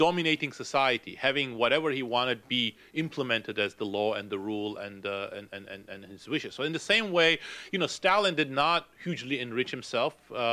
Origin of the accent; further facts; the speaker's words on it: Turkey; English is a second language; moved away as an adult; I grew up in Turkey. I was there until I was 19.